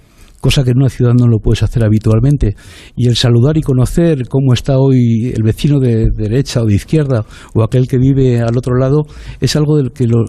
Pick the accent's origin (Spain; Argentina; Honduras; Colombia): Spain; Falces, Navarre; yo también soy de fuera, yo soy navarro, yo soy de Falces